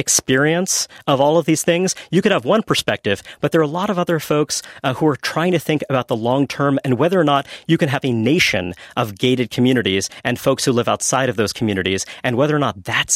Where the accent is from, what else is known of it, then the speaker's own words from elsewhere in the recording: Brooklyn, New York, United States; I'm from Brooklyn, New York. It's a place where we have lots of flourishing immigrant communities, and it's terrific.